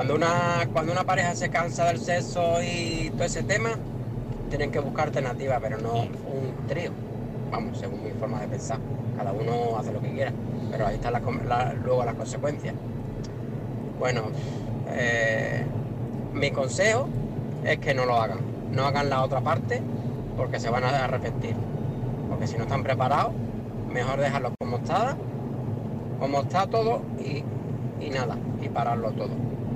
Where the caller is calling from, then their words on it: Cádiz, Andalusia, Spain; de Cádiz.